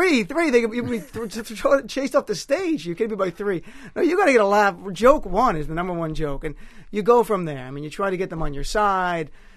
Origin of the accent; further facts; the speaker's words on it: New Jersey, United States; I'm from New Jersey, so I have New Jersey jokes, I'm a lawyer, I had lawyer jokes, Arab, I have Arab and Muslim jokes.